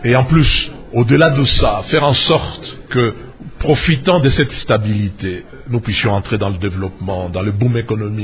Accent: DR Congo; Nous, en tant que Congolais

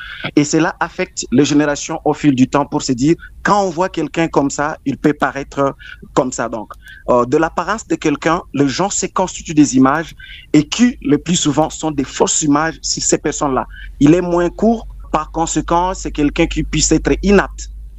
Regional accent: DR Congo

